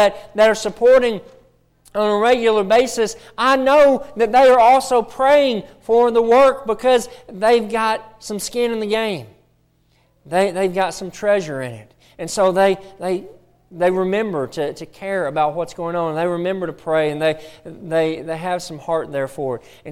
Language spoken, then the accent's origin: English; Alabama, United States; I'm really from Alabama, and in Alabama, football is a really big deal, right?